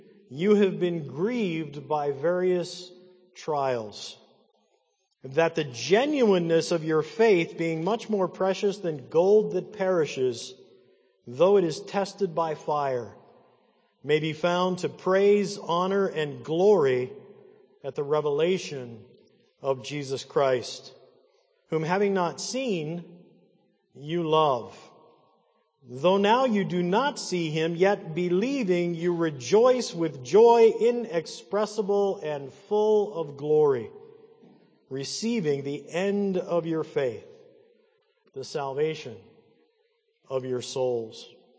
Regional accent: Monroeville, United States; I grew up in the Sovereign Grace Presbyterian Church in Monroeville

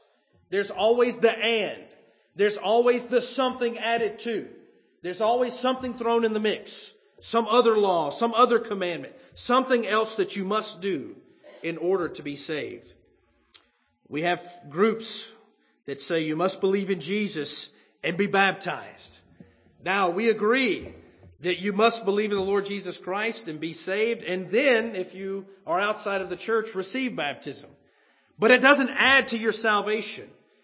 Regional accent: the South, United States; Now, once again, I come from the South. This is very prevalent.

